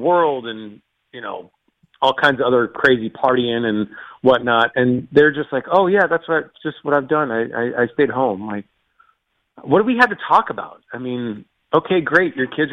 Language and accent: English; Florida, United States; I grew up on the East Coast of Florida and, you know, there's still people over there that I know, but I haven't talked to them in probably 5 or 10 years.